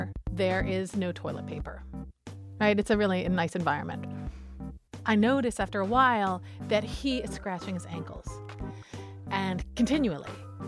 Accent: Washington, District of Columbia, United States; also born or lived in Texas; now in Michigan, United States; I'm from Washington, D.C. originally, but I moved to Michigan because, well, Michigan called.

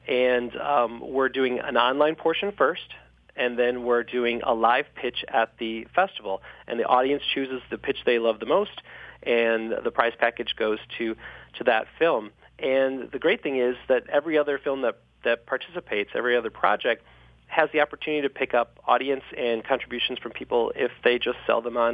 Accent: Bay City, Michigan, United States; Well, as much as I love my hometown of Bay City, Michigan, the name Bay City just doesn't have a lot of sexiness to it.

